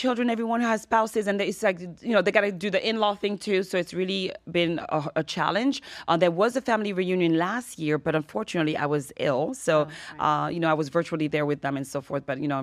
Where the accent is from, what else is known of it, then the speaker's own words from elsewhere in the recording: Miami, Florida, United States; also born or lived in Haiti / Paris, France; I was born in Haiti. At the age of one, my family moved to Paris because of political turmoil in Haiti. And then at the age of nine, we moved from Paris to Miami. Okay. So I've been in Miami since then